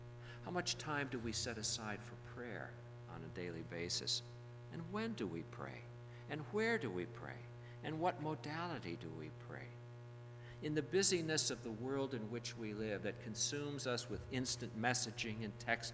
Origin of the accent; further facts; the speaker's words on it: Chicago, Illinois, United States; growing up in Chicago in the very Roman Catholic neighborhood